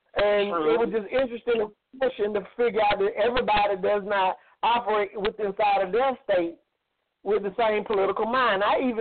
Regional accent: Georgia, United States; I'm from Georgia. I'm just interested.

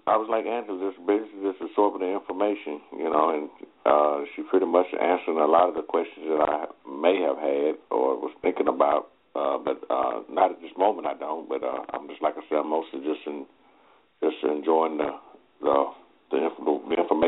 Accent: Athens, Alabama, United States; I'm from Athens, Alabama.

